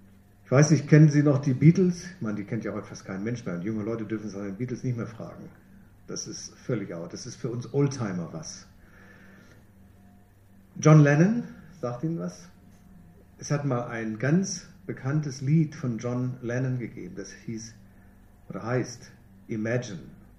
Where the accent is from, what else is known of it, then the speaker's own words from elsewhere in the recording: Hanover, Lower Saxony, Germany; Ja, Norddeutsch. Ich bin Hannoveraner. Aber wenn ich nach Hause komme, dann denken die, ich komme aus dem tiefsten Süden.